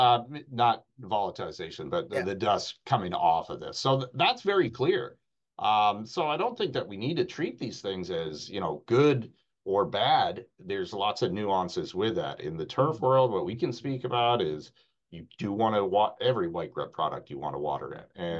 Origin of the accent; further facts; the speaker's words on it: Maine, United States; My home state of Maine has moved to a ban.